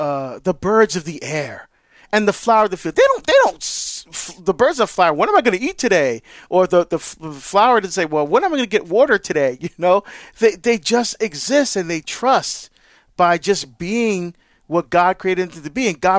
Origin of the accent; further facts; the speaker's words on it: Hillside, New Jersey, United States; I am, my friend. I am. Went to Christ the King High School and Parish.